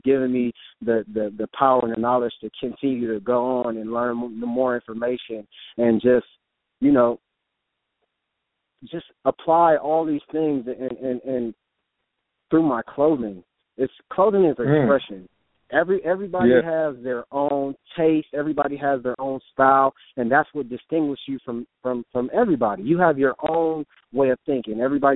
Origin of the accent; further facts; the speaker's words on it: Gardena, California, United States; I grew up in Gardena. Single household, my mom, and didn't really have much of a father figure.